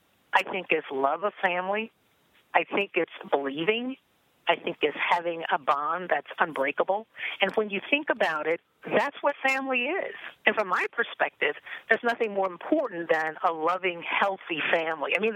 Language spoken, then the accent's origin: English; St. Louis, Missouri, United States; as a child growing up in St. Louis, I used to watch the Sally Jesse Raphael show